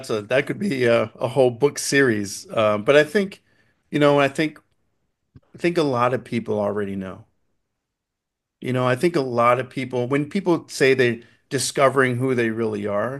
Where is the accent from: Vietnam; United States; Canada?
Canada; Toronto, Ontario; streets of Toronto. I'm from Toronto, Canada.